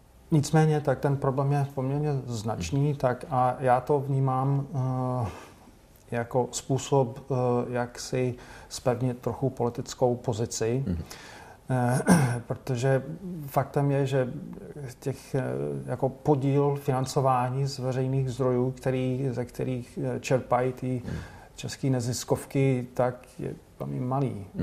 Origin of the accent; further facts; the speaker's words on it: United States; Czech is a second language; svým způsobem já to moc nechápu jako Američan.